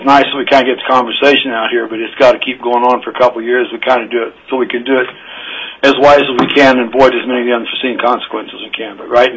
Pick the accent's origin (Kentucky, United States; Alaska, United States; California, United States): Alaska, United States; Big Lake; I'm from Big Lake, Alaska.